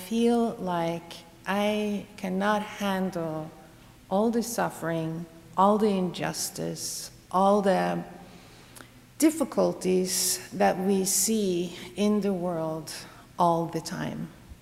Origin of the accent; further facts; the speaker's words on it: Norway; I'm from Norway, and I come from a part in Norway that is particularly prone to rain and wind and quiet, nasty weather.